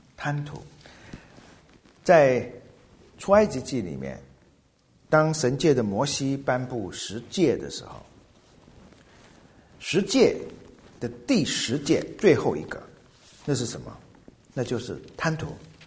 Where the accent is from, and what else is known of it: China